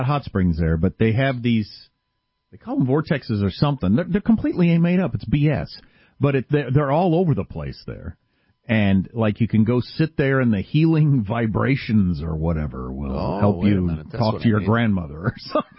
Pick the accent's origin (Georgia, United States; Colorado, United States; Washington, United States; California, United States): California, United States; I'm a Californian, no, and I wouldn't have recognized him.